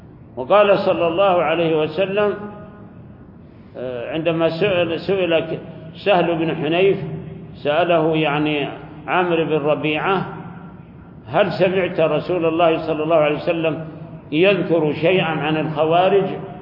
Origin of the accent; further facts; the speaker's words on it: Saudi Arabia; نحن بارك الله فيكم في بلادنا السعودية